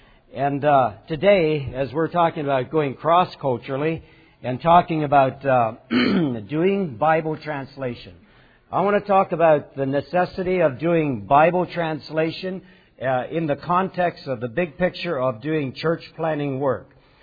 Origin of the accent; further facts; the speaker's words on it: Belleville, Pennsylvania, United States; When I think back when I went to school, public school in Belleville, and I was raised in the Beachy Amish Church.